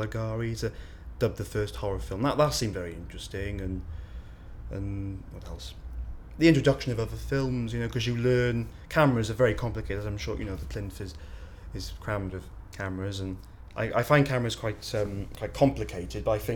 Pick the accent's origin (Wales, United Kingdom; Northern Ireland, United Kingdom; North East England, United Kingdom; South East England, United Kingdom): Wales, United Kingdom; Cardiff; now in London, United Kingdom; Well, as I said, I come from Cardiff. I've lived there all my life.